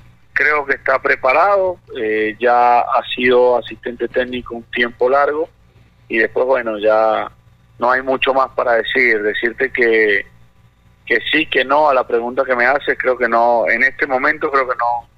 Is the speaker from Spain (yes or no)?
no; Venezuela; también es triste saber que por ser venezolano se te cierran puertas para poder laborar en un fútbol como el chileno, y no solo me ha pasado a mí